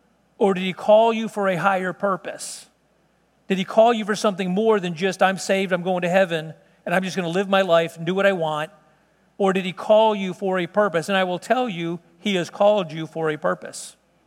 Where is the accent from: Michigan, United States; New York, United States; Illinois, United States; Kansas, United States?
Illinois, United States; Chicago; But, you know, I'm from South Chicago originally. Don't hold that against me. I was a real young kid.